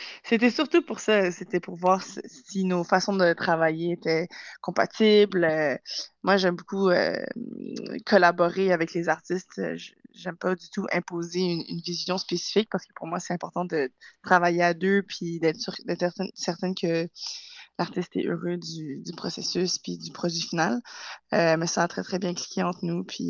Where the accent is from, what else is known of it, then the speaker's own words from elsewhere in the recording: Montreal, Quebec, Canada; now in United Kingdom; je suis née et j'ai grandi à Montréal.